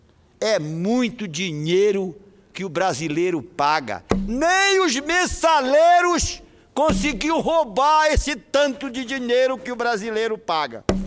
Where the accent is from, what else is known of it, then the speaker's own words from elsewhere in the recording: Marajó, Pará, Brazil; Vou usar um provérbio da minha terra querida do Marajó.